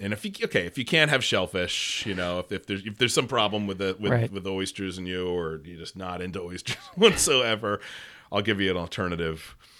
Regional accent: Northeast, United States; I'm from the Northeast mm-hmm. originally, so scallops right. were very prevalent.

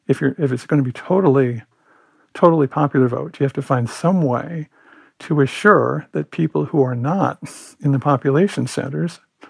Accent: Illinois, United States; I grew up in Illinois, big important state, and I worked for 3 or 4 years in Iowa.

